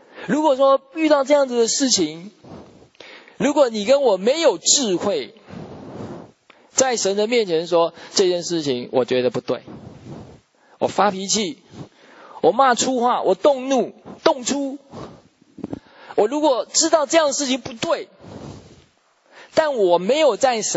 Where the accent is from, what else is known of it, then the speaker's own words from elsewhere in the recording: China; 你给我们中国人讲说劣根性哈